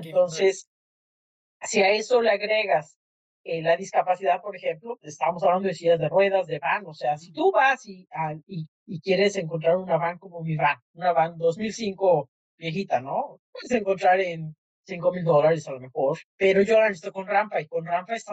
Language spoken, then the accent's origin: Spanish; Mexico; born there; aquellos que vivimos acá, sobre todo los que nacimos en México, por ser ya tantos los que somos de México